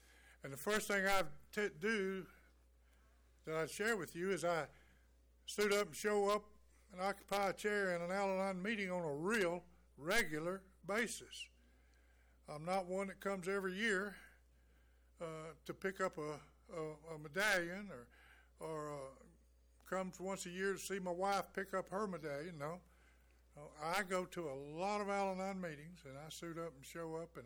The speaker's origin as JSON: {"language": "English", "town": "West Bluffton", "region": "Alabama", "country": "United States", "said": "I'm an Illinois from West Bluffton, Alabama"}